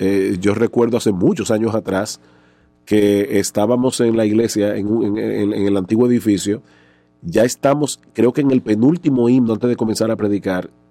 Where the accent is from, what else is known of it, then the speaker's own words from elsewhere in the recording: San Juan de la Maguana, San Juan, Dominican Republic; born there; Ah, mi pueblo. Ahí fue donde yo nací, sí, San Juan de la Maguana.